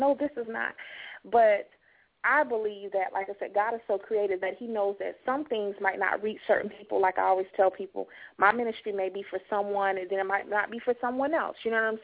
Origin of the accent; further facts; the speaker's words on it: Deerfield Beach, Florida, United States; I'm from South Florida. I'm actually from the Fort Lauderdale region. I'm from a town called Deerfield Beach, Florida.